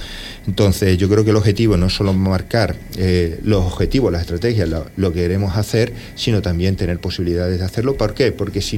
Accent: Canary Islands, Spain; Yo hablo de Fuerteventura porque soy de Fuerteventura, somos diputados de Fuerteventura, claro.

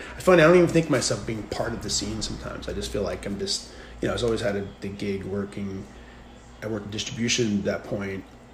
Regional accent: Connecticut, United States; now in New York, United States; Well, I'm from Connecticut, so it wasn't really that far away.

